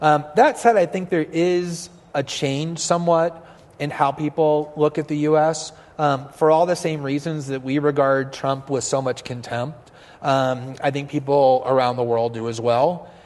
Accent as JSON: {"language": "English", "country": "United States", "said": "as an American"}